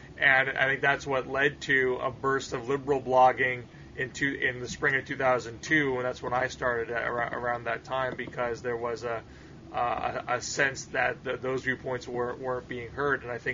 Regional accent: Australia; I'm strictly an Aussie rules football man.

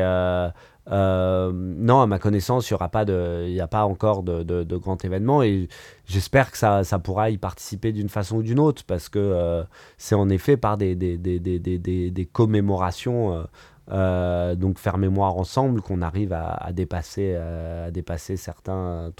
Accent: Lebanon; mais aussi peut-être parce que je suis Libanais.

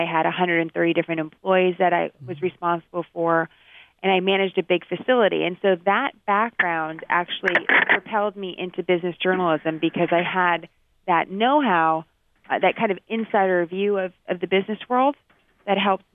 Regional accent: San Francisco, California, United States; I know growing up in San Francisco, Wall Street seemed really far away.

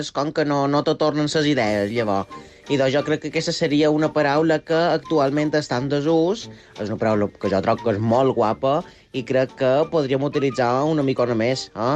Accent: Palma, Balearic Islands, Spain; som de Palma.

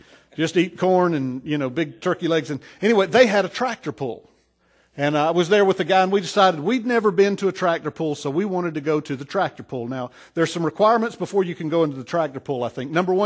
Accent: North Carolina, United States; Now, I'm from North Carolina, and I don't know if, I guess they're popular all over the country.

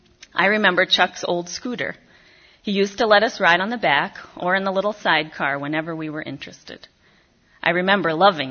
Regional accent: Israel; Growing up in Israel, I did not have any of my extended family around.

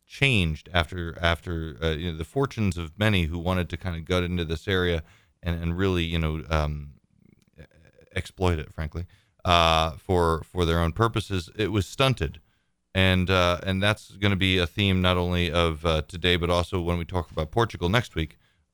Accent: New Jersey, United States; I'm from New Jersey, though. It was like

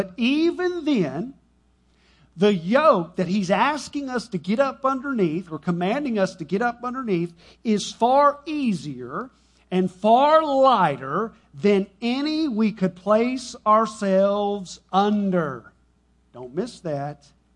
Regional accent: Texas, United States; See, we as Americans, I'm a Texan, I live in America, right?

